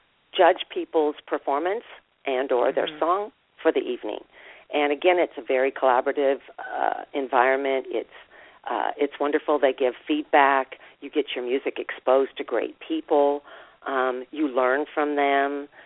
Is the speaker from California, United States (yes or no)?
yes; Vallejo, California, United States; in particular is the Vallejo Community Arts Foundation. I'm on their board of trustees, and that's my hometown.